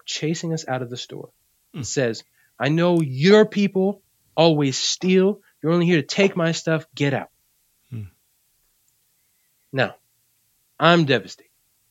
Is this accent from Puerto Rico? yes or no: yes; Puerto Rico; I'm part of the racialized majority in terms of the island. Why? Because I'm Puerto Rican. I'm from Boricua.